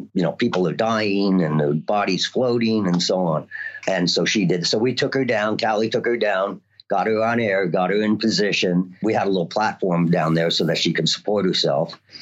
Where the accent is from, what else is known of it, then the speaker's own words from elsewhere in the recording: East Coast, United States; I had started doing stunts in New York City, so I grew up on the East Coast